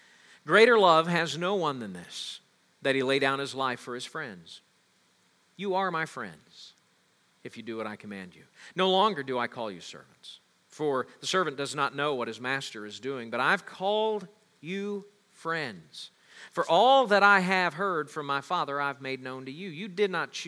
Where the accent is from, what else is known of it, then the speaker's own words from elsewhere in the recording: Tahlequah, Oklahoma, United States; also born or lived in Aurora; family moved from southwest Missouri, where I was born, a town called Aurora, to what I consider to be my hometown of Tahlequah, Oklahoma.